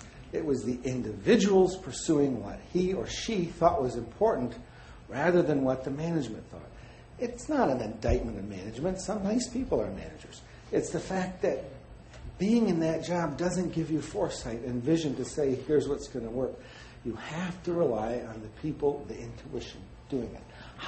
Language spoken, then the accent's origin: English; Michigan, United States; now in Sainte-Anne-de-Bellevue, Canada; You like it down here? I'm from Michigan. You know, I like St. Anne de Bellevue.